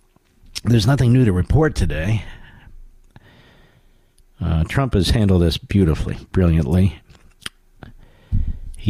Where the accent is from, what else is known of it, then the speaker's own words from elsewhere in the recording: Philadelphia, Pennsylvania, United States; he goes to my hometown of Philadelphia.